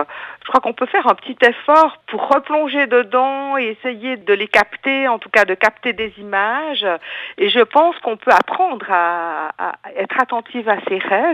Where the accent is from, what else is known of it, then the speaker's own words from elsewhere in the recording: Le Noirmont, Jura, Switzerland; D'ailleurs, je suis originaire du Noirmont et je trouve que c'est une région absolument magnifique.